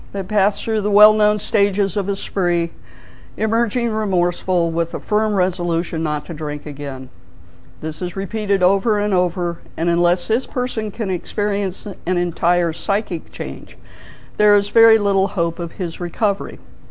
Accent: Colorado, United States; And I was born and raised in Colorado, and that was California.

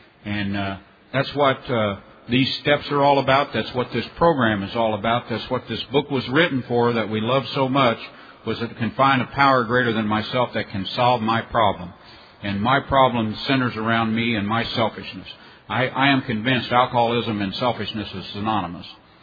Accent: Indiana, United States; I'm from South Central Indiana area, Delegate Area 23

